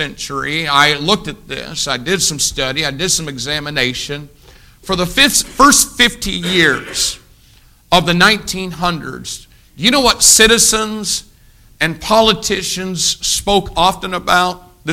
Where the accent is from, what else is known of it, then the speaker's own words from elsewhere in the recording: United States; as an American, we just sang our Star Spangled Banner, as an American, your responsibilities are more important than your rights.